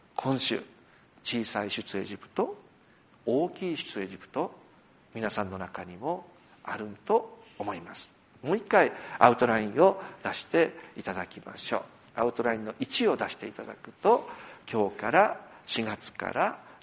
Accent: Yamagata, Japan; ちょっと山形ふるさとの方に帰ったんですが

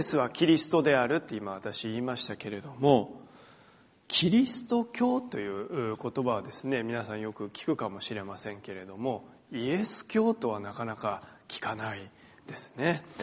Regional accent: Sendai, Miyagi, Japan; now in Iwaki, Japan; 年始にはですね、私の実家である仙台に少し帰省することができました

